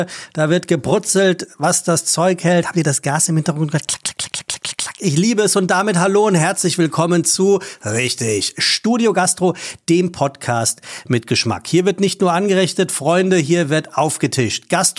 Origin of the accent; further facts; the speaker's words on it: Hesse, Germany; die war mit mir in der Grundschule im Taunus, wo ich groß geworden bin. Also wo ich Kind war.